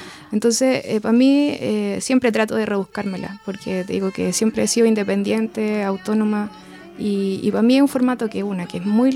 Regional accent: Chile; Yo nunca pongo que soy chilena.

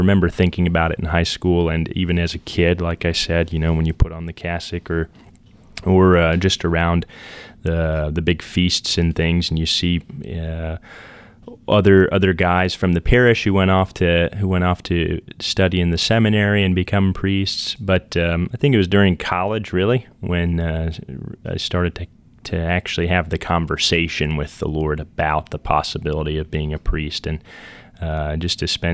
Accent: Lafayette, Indiana, United States; So I was born and raised in Lafayette, Indiana, raised a Catholic at St. Boniface Church, Catholic Church in Lafayette

